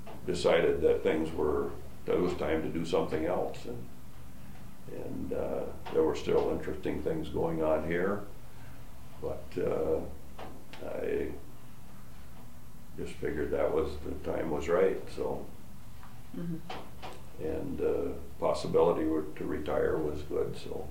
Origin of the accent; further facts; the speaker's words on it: Iowa, United States; And I grew up in Iowa, and farming was what I liked.